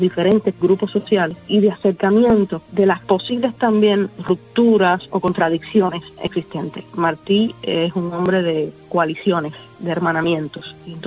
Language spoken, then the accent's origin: Spanish; Cuba; social vigente en la Cuba actual, un poco herida por las circunstancias de gran diferendo político que hay en mi país